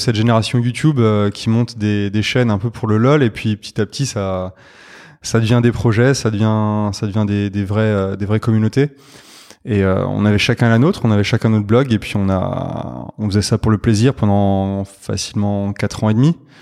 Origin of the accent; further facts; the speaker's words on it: Grand Est, France; Non, en fait, on vient tous les deux de région. Moi, j'ai grandi dans un petit village du Sungo. C'est le sud de l'Alsace, l'Alsace des étangs.